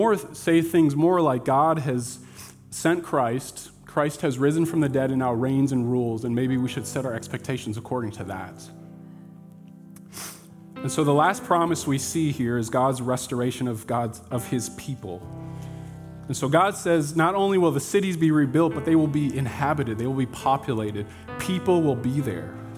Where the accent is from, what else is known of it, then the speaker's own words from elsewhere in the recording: Racine, Wisconsin, United States; I grew up in Racine, just east of here.